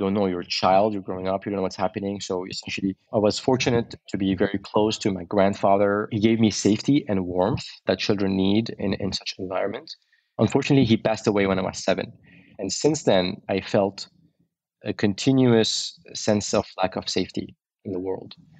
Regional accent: Beirut, Beirut Governorate, Lebanon; Yeah, I was born in 1980 in Beirut. This was in the middle of the civil war.

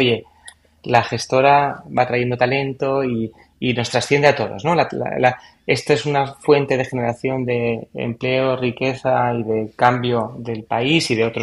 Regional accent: Spain; es que desde España tenemos aquí resuelto como europeos

